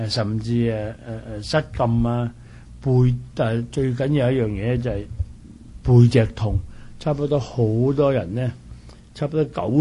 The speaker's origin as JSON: {"language": "Cantonese", "country": "China", "said": "我哋中国人发炎嗰个字咧，就讲得好普遍嘅。"}